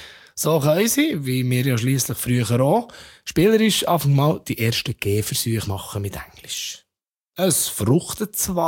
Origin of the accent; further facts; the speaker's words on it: Bern, Switzerland; wo mir als Berner fast die Nägel hinterher krümmt.